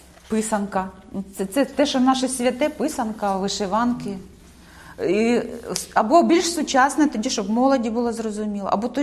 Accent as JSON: {"language": "Ukrainian", "town": "Hola Prystan", "region": "Kherson Oblast", "country": "Ukraine", "tie": "born or raised there", "said": "Да, так само і в моєму рідному місті Гола Пристань, як святкували День Незалежності"}